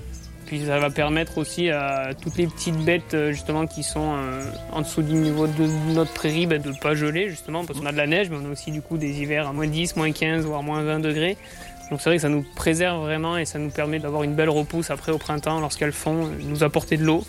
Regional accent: South-West France, France; Moi, je suis originaire du Sud-Ouest. Et après, je suis un amoureux de la montagne, par contre. J'ai fait 3 ans dans le Cantal, dans les monts du Cantal. 2 ans au-dessus de Bourg-Saint-Maurice, parce que j'ai de la famille. L'année dernière, j'étais dans les Bauges.

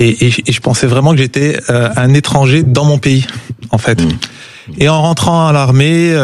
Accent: France; je suis de ce pays, je fais partie de ce pays et je suis français.

